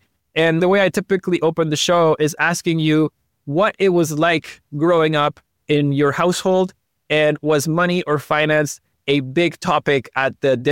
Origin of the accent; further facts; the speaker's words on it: Venezuela; English is a second language; now in United States; growing up in Venezuela, my dad made me carry 100 bolivares always in my wallet.